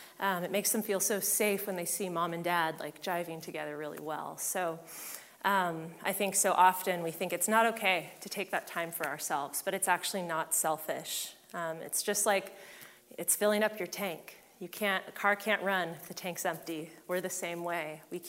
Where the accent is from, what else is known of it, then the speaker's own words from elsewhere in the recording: San Diego, California, United States; I had to set a boundary with my father when I'm from San Diego